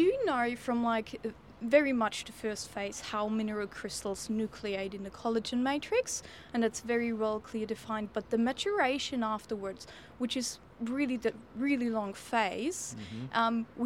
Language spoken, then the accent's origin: English; Melbourne, Victoria, Australia; accent: Australian; Absolutely an Australian accent.